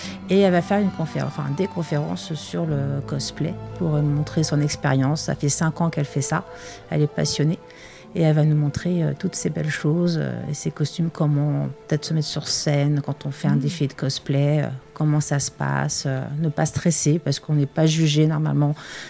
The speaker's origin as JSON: {"language": "French", "region": "Île-de-France", "country": "France", "lives_now": "Orne, France", "said": "nous, à la base, on vient du 93, on vient d'Île-de-France, et on cherchait à déménager parce qu'on avait marre d'être là-bas"}